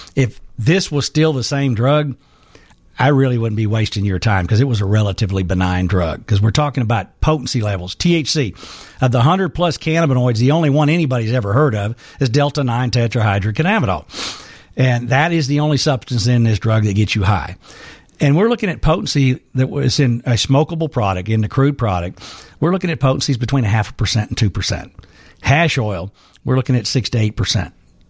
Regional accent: Kentucky, United States; And I come from, I'm from Kentucky

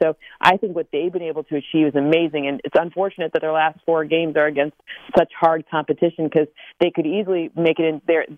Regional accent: Michigan, United States; I'm from Michigan. I'm a Lions fan.

